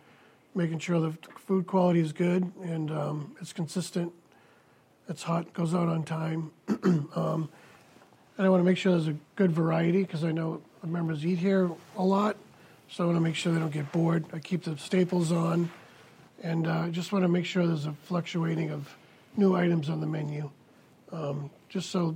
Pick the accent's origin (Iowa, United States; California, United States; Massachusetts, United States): Massachusetts, United States; I had a great conversation with Mr. Porter, and we're both from Massachusetts, and we just clicked together